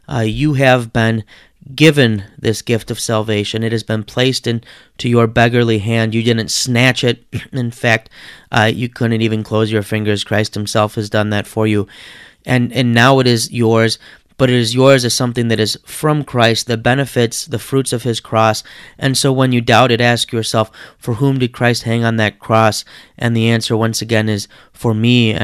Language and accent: English; Detroit, Michigan, United States; I'm from Detroit. I can't bring myself to encourage beyond the big three